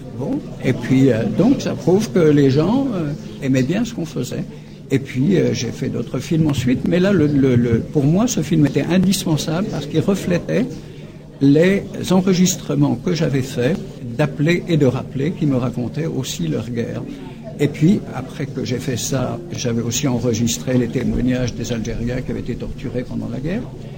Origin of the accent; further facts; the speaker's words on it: France; en tant que Français, je présentais un film comme ça sur le devoir de désertion en certains cas